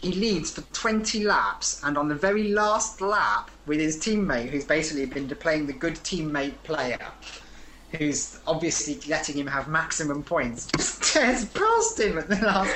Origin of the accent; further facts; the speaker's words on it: United Kingdom; Cooked, please. I'm British. You cook it. I'll eat it.